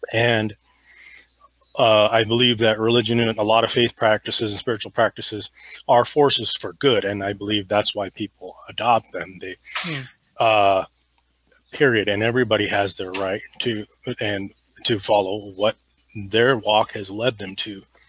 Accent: United States; As you and I both know, growing up in the United States, that people are forced for good.

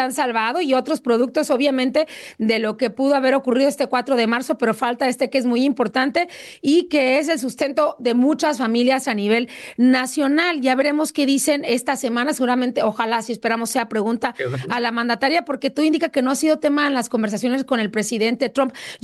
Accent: Mexico; A lo mejor como mexicana no.

